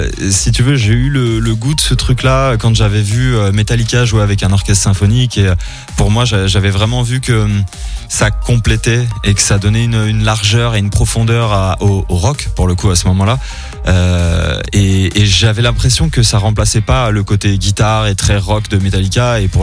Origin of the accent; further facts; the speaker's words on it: Paris, Île-de-France, France; now in Aix, France; moi, je viens de Paris à la base, hein. Je suis né à Paris, j'ai vécu 20 ans à Paris et aujourd'hui je suis à Aix